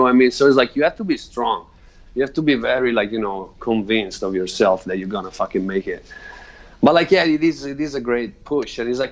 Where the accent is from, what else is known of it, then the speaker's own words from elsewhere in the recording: Italy; because it's like when I grew up in Italy.